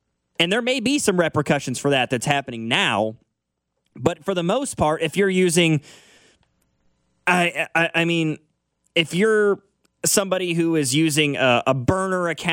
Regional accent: Missouri, United States; I'm from Missouri. I grew up on the Missouri side, but I'm an Iowa fan.

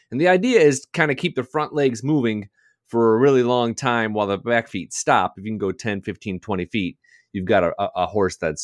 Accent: Detroit, Michigan, United States; I grew up in Detroit. We do not have horse.

